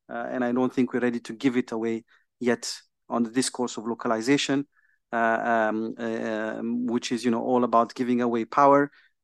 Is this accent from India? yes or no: no; Somalia; And I'm also from Somalia